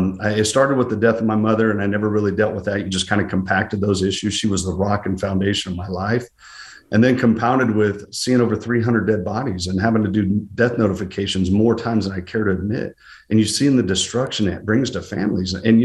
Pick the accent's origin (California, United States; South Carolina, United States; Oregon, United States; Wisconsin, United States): California, United States; Modesto; You know, I grew up in South Modesto where sometimes the issues were handled in a street fight